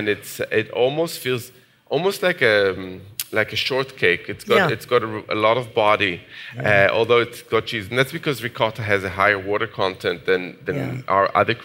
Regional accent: Jerusalem, Jerusalem District, Israel; born or raised there

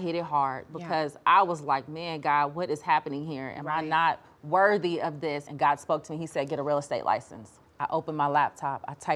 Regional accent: Los Angeles, California, United States; We grew up in South Central LA. So I was a latchkey.

